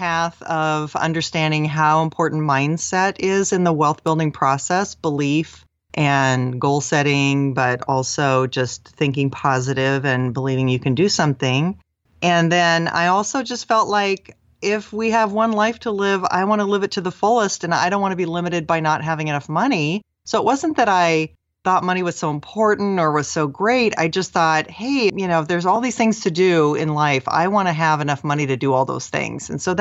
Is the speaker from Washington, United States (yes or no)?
yes; Seattle, Washington, United States; Well, I grew up in the Seattle area and my family was very middle class, but we lived in a suburb where there were a lot of very wealthy people.